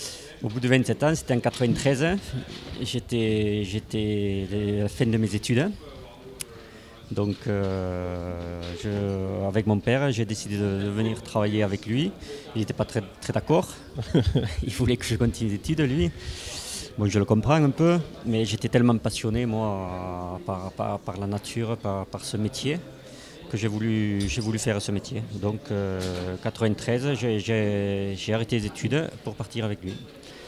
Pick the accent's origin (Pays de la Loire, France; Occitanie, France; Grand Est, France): Occitanie, France; Donc, moi, je suis quelqu'un des Corbières, hein.